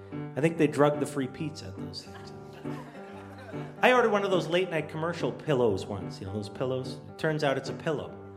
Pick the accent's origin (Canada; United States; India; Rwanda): Canada; I'm Canadian.